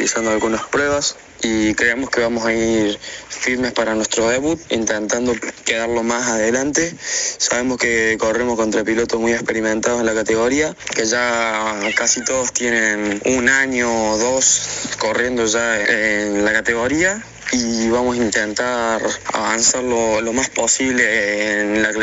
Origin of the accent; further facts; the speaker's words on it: Córdoba, Argentina; soy piloto acá de Córdoba.